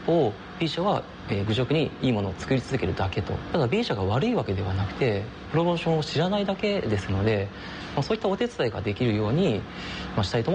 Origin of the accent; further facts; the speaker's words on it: Tsubame, Niigata, Japan; now in Sanjo, Japan; 私はこの燕市の出身で今三条に住んでいるんですけども、はい、まあ、この燕三条地域はものづくりの町なんですけども